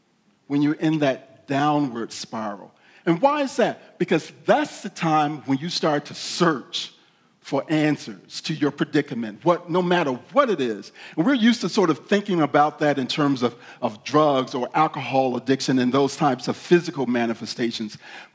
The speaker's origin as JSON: {"language": "English", "town": "Atlanta", "region": "Georgia", "country": "United States", "tie": "born or raised there", "said": "So I'm a Southerner, grew up in the South in Atlanta, Georgia, the Bible Belt."}